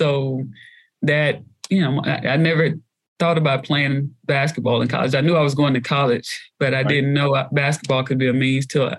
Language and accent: English; Mobile, Alabama, United States; born there; I was born in Mobile, Alabama.